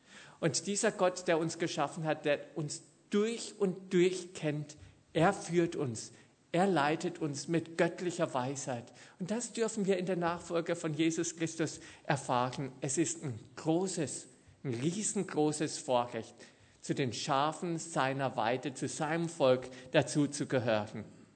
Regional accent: Germany; in mein Heimatland, Deutschland

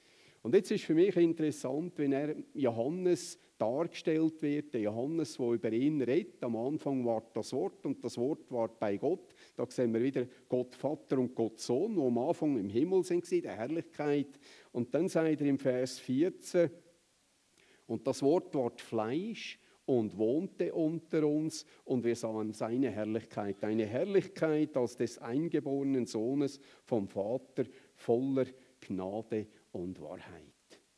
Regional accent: Switzerland; wenn wir jetzt als Schweizer Karamellzeltchen nach Deutschland bringen

